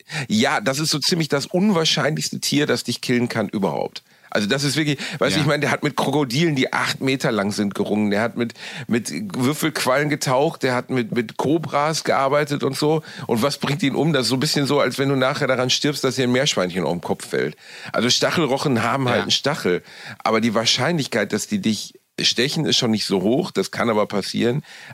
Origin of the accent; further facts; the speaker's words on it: Germany; Aber das ist ja was wir uns als Deutsche überhaupt nicht vorstellen können, dass Natur gefährlich ist.